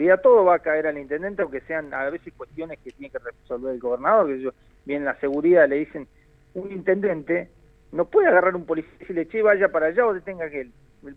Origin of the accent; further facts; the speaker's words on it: Villa Regina, Río Negro, Argentina; Yo soy un nacido y criado. Soy un enamorado de Regina